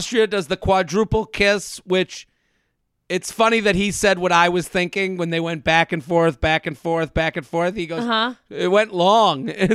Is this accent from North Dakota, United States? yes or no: yes; North Dakota, United States; I'm here from North Dakota.